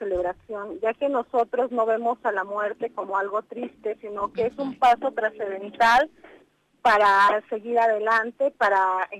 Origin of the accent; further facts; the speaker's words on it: Aguascalientes, Mexico; Soy de Aguascalientes, le llaman el corazón de México. Es una provincia pequeña, pero muy industrializada.